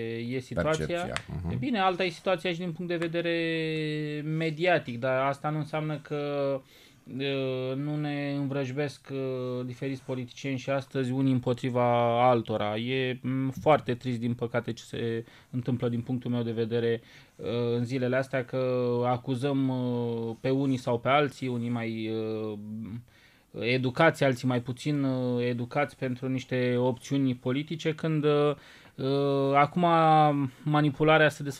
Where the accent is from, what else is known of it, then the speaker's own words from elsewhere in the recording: Focșani, Vrancea County, Romania; Dar tot moldoveni e, că sunt de la Focșani.